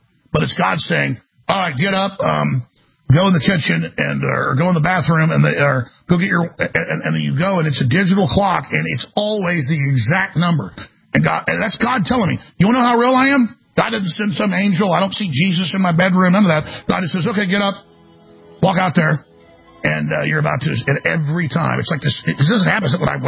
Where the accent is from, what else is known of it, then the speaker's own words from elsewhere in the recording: Dallas, Texas, United States; where I grew up in Dallas.